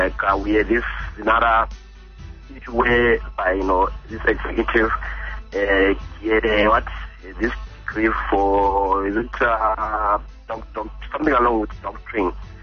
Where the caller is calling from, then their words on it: Bulawayo, Zimbabwe; I'm calling from Bulawayo.